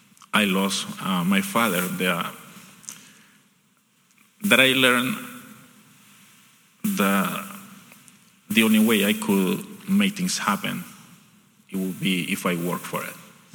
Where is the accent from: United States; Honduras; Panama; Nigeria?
Honduras; I'm from Honduras, in Central America. And I grew up in a small town. A small family with very little resources. I grew up in a very. I was born in a broken family.